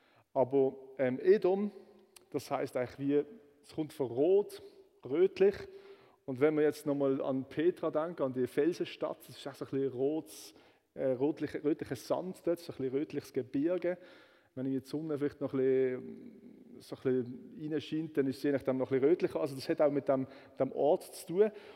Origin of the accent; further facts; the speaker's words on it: Switzerland; Und ich denke auch, wir als Schweizer können uns da nicht rausnehmen.